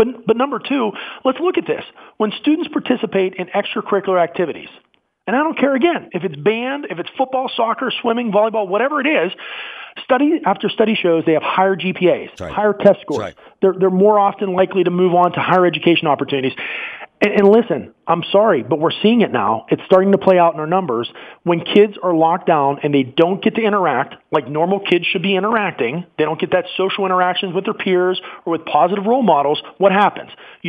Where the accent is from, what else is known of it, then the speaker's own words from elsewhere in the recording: Mount Pleasant, United States; In my hometown, Mount Pleasant, they have a pretty big choir.